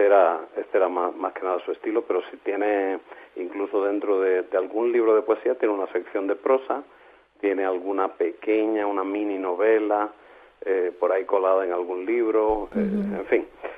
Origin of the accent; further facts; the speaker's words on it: Cuba; moved away; Salimos también de Cuba, y hay que recordar que, bueno, que una familia inmigrante al salir del país